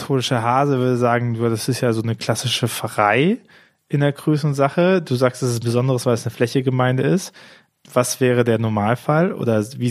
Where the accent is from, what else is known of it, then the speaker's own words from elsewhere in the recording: Bonn, North Rhine-Westphalia, Germany; now in Rhineland-Palatinate, Germany; Ich bin ja in Bonn aufgewachsen